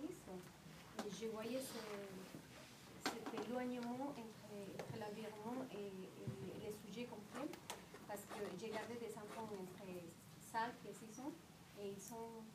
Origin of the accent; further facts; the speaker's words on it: Colombia; now in France; j'ai resté paralysée parce que je venais d'arriver de Colombie, ma vision c'est une autre, non?